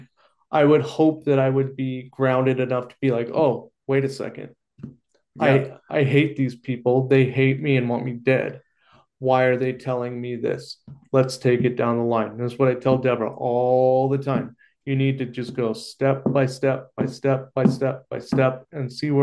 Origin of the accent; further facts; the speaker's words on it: Oregon, United States; Like my grandma told me about Bigfoot when I was a little kid growing up in Oregon.